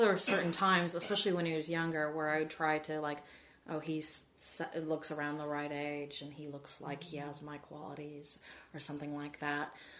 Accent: Illinois, United States; growing up in Illinois in the 70s and 80s, where I had no gay friends that I knew of.

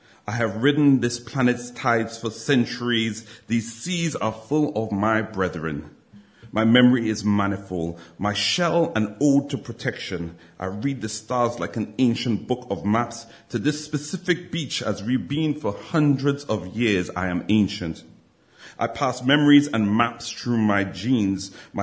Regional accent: Trinidad & Tobago; I'm originally from Trinidad.

